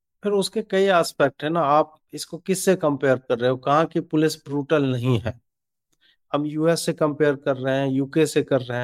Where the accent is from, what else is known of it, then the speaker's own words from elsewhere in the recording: Begusarai, Bihar, India; मैं जिस जगह से आता हूँ बेगूसराय, और मेरा ननिहाल जिस जिले में है